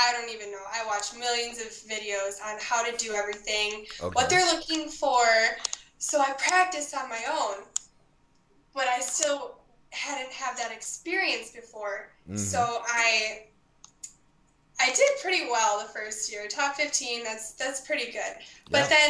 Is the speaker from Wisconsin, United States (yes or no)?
yes; Sheboygan, Wisconsin, United States; I am from Sheboygan, Wisconsin.